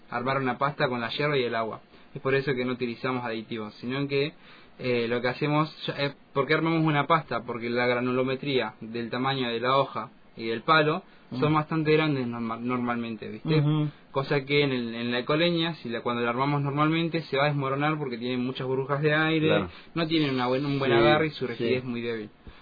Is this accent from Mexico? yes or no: no; Cipolletti, Río Negro, Argentina; Yo soy en realidad de Cipolletti.